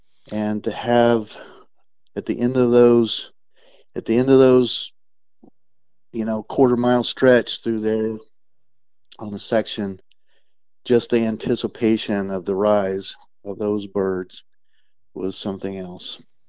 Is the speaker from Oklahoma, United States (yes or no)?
yes; Guymon, Oklahoma, United States; But yeah, so I grew up out in the Hooker, Guymon area, if you know where that's at.